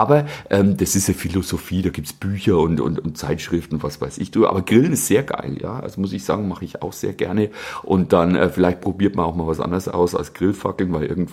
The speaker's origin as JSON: {"language": "German", "region": "Bavaria", "country": "Germany", "said": "da, wo ich herkomme, da in Bayern, da gibt's also kein Meer, nachweislich nicht."}